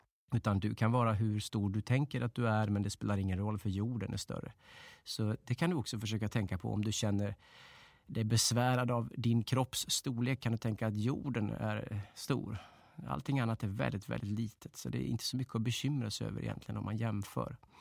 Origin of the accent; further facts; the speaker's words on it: Dalarna County, Sweden; Jag kommer från Dalarna.